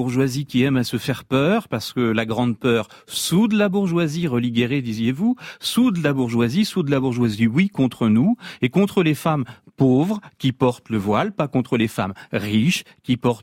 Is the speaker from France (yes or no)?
yes; Brittany, France; Moi, je suis breton. Dans ma famille, mes grands-parents, arrière-grands-parents, avaient sur la tête un fichu.